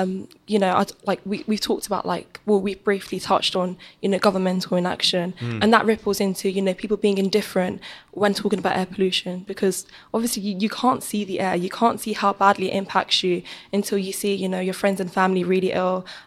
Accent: South Norwood, London, United Kingdom; also born or lived in Chatham; I lived, like, dotted around South London. So, you know, I was born in Chatham, you know, the southwest, moved to South Norwood, so, like, just behind Crystal Palace Stadium. And now I live in Vauxhall, but, like, you know, the poor side

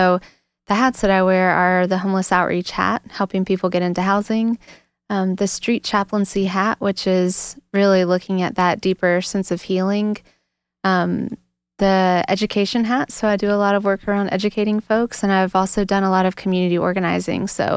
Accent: South Carolina, United States; Yeah, so I grew up in the foothills of South Carolina. I spent a lot of time turning over river rocks and playing outside all the chances I could get. I grew up in the Church of Christ

